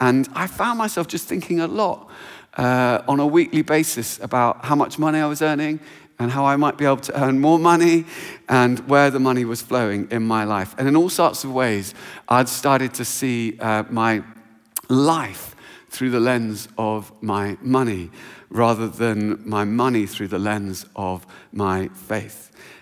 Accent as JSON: {"language": "English", "town": "Luton", "region": "East of England", "country": "United Kingdom", "tie": "born or raised there", "also_born_or_lived": "Cambridge", "said": "So where I grew up in Luton, that was cars."}